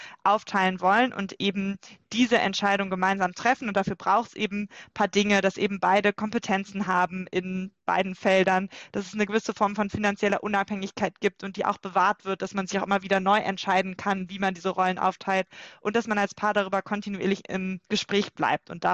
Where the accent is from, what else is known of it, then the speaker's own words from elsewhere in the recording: Cologne, North Rhine-Westphalia, Germany; now in Berlin, Germany; ich bin Kölnerin, lebe aber schon seit 8 Jahren in Berlin